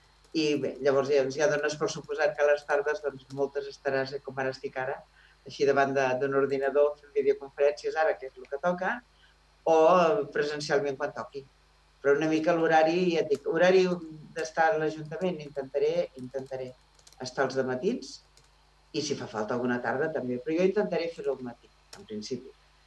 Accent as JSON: {"language": "Catalan", "town": "Sant Feliu", "region": "Catalonia", "country": "Spain", "tie": "born or raised there", "said": "i potser també el fet d'haver nascut al carrer Sant Joan, perquè soc de Sant Feliu de sempre, els meus pares, tota la meva família és de Sant Feliu de sempre."}